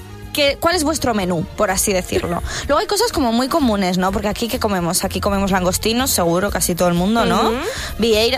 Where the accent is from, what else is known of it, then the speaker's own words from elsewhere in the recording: Galicia, Spain; Eso en mi pueblo no pasa.